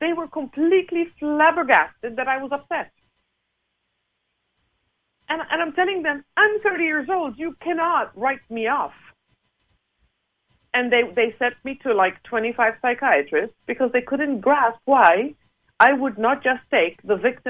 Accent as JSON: {"language": "English", "country": "Malta", "tie": "born or raised there", "said": "Growing up in Malta, I used to watch the show, the TV show, Starsky and Hutch."}